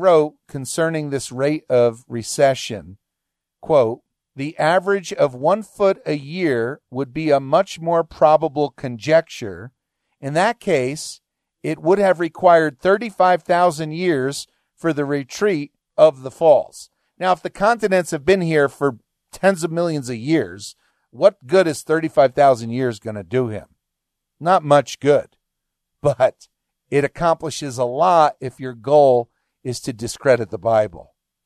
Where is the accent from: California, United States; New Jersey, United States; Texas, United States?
New Jersey, United States; Growing up in New Jersey, we'd also go across the Hudson River, over the George Washington Bridge into New York City.